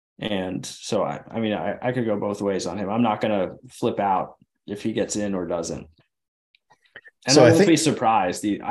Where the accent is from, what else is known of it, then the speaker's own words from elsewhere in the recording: New York, United States; growing up in New York, I saw him pitch a lot